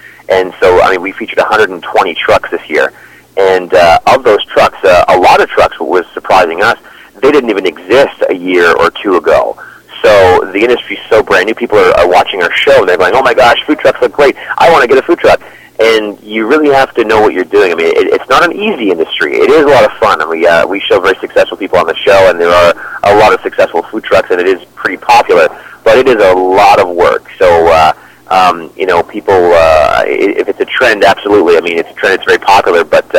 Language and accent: English; Toronto, Ontario, Canada; But my hometown, Toronto, sadly, I have to say that we're a little bit behind the times.